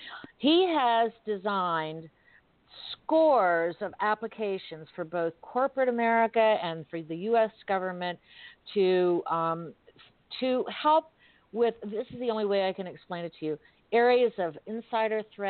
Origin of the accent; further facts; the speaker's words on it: Florida, United States; I mentioned to you that I was born and raised in Florida